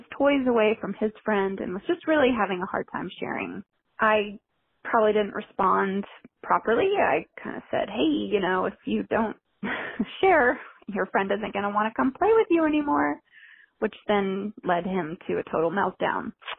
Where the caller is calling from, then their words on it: Seattle, Washington, United States; I'm calling from Seattle.